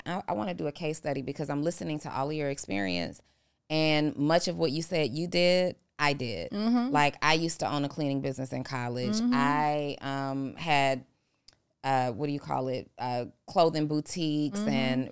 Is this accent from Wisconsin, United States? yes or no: no; Memphis, Tennessee, United States; Growing up in Memphis, though, and even journeying into Atlanta